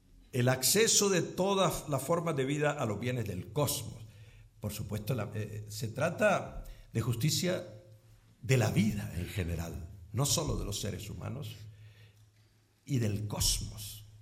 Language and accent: Spanish; Las Palmas, Canary Islands, Spain; Yo, como soy canario, eso de las S, no esperen gran exactitud gramatical. Aunque siempre recuerdo, perdona la anécdota, había un profesor nuestro en Canarias que Las Palmas, cuando yo era niño